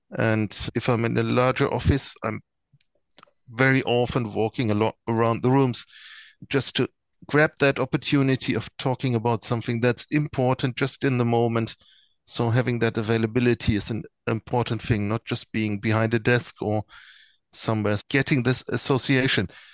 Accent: Germany; English is a second language; So I'm from Germany, that's not what I'm used to.

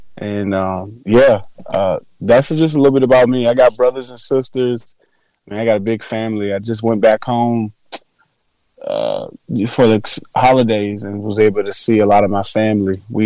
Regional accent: Richmond, Virginia, United States; moved away as an adult; now in Asheville, United States; But I'm from Richmond. I've been in Asheville about 10 years. But I'm from Richmond, Virginia, and moved here due to the military.

